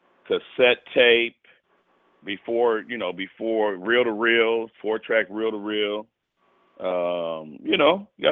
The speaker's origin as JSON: {"language": "English", "town": "Port Allen", "region": "Louisiana", "country": "United States", "said": "I'm from Baton Rouge, really Port Allen, right outside of Baton Rouge. And the accent just, you know, it brought me to home, you know."}